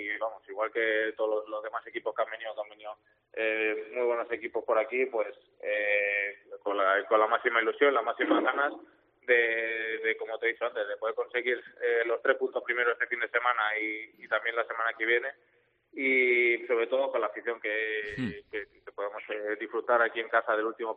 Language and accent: Spanish; Balearic Islands, Spain; also born or lived in Extremadura; toda mi familia es de Extremadura, pero sí, se podría decir que prácticamente me he criado en Mallorca.